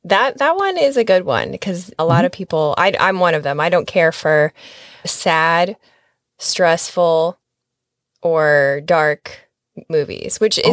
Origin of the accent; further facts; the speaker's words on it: Nebraska, United States; now in Florida, United States; I mean, I'm from Nebraska, which is, you know, like a close cousin to Colorado.